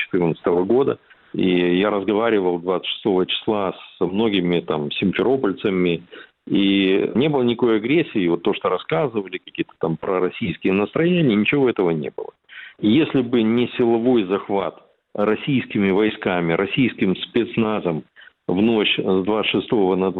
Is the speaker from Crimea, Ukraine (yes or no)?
yes; Crimea, Ukraine; Ну, я крымчанин по матери в седьмом поколении. Я не только родился в Крыму, я там длительное время работал